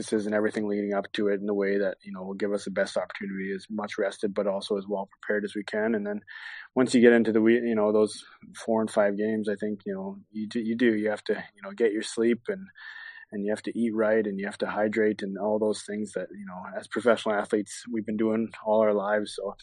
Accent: Alberta, Canada; I come from Alberta. I live in Red Deer. So I'm about an hour and a half from Edmonton, and I'm an hour and a half from Calgary.

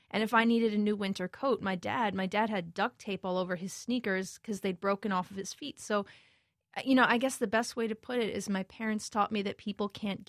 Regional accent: Bronx, New York, United States; In the Bronx. Yeah, born and raised in the Bronx.

